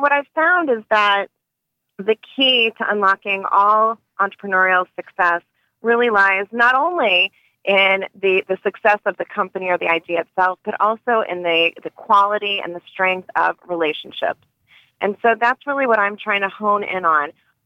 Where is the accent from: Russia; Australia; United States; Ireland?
United States; Kansas City; Well, I'm originally from Kansas City, as you mentioned